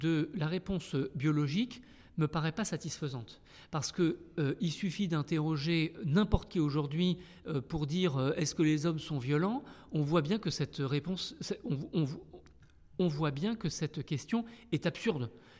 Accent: Paris, Île-de-France, France; sans compter le fait que moi j'ai grandi à Paris en France, donc là aussi c'est relativement différent.

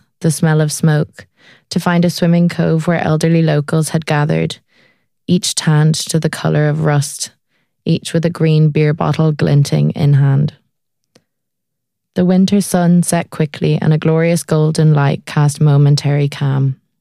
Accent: Dublin, Leinster, Ireland; moved away as an adult; I had just never seen weather like that here when I was growing up in Dublin.

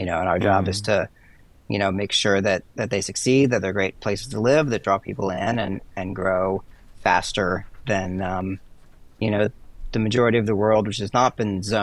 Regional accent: Philadelphia, Pennsylvania, United States; moved away as an adult; also born or lived in California; now in Austin, United States; I grew up mainly in the Philadelphia area on the East Coast, and then when I turned 18, I went off to California for college and stayed there for almost 30 years until I moved to Austin a couple years ago.

